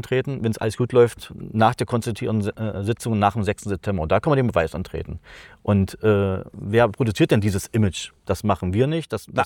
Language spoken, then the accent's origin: German; East Germany, Germany; ich bin ja in der DDR groß geworden